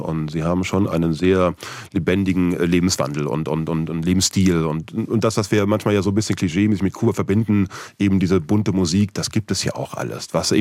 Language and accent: German; Schmallenberg, North Rhine-Westphalia, Germany; born there; In Schmallenberg, in Sauerland.